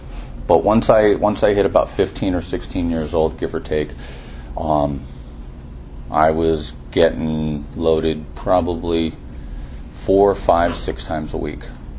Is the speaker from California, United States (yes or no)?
yes; California, United States; also born or lived in New Jersey; growing up, I was born in New Jersey, and we moved out to California when I was real young. I was about 2 years old, but the entire family was still on the East Coast.